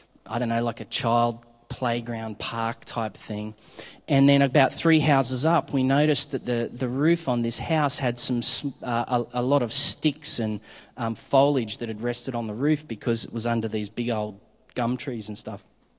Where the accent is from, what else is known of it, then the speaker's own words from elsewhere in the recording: Queensland, Australia; I come from Queensland.